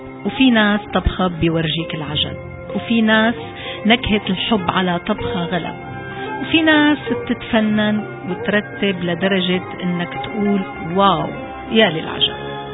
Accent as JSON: {"language": "Arabic", "country": "Syria", "said": "حسكاوية، وعزة نفسي إدلبية. وما مننسى دير الزور. إذا مشكلتك من وين أنا؟ بحب قلك أنا سورية من شروق الشمس لغروبة."}